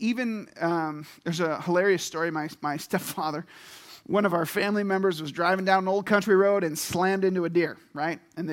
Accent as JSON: {"language": "English", "region": "Pennsylvania", "country": "United States", "said": "A white-tailed deer, I come from Pennsylvania. There's more white-tail than people."}